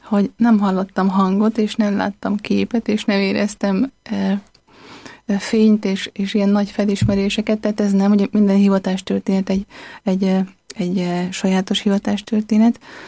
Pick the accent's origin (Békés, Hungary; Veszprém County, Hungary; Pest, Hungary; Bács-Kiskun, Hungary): Pest, Hungary; Érd; Én Érden jártam egyébként. Igen. Érdről származom. Az összes iskoláimat az érettségig Érden végeztem.